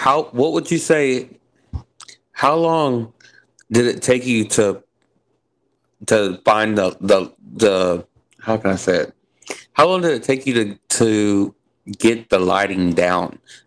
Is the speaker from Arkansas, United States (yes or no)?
no; Houston, Texas, United States; now in College Station, United States; I'm from Houston, but I live in College Station or okay. Bryan area.